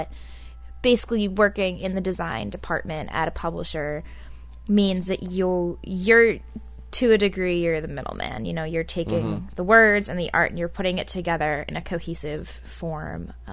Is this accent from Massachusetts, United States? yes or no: yes; Massachusetts, United States; Well, I grew up in Massachusetts, a small town outside of Boston, Cowtown.